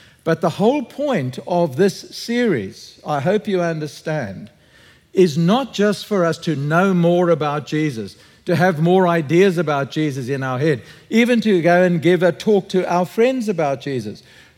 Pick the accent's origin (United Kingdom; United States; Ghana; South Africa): South Africa; Free State; I come from the Free State, right? So if we want vegetables, we just have chicken.